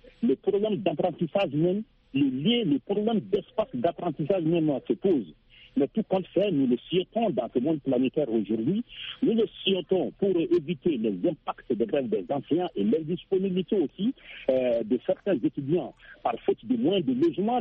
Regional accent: Mali; chez nous, au Mali.

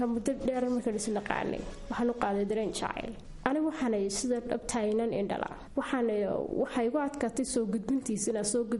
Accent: Mudug, Somalia; waxaan ku dhashay gobolka Mudug degmada Tawfiiq Layra, halkaas aan ku soo barbaaray.

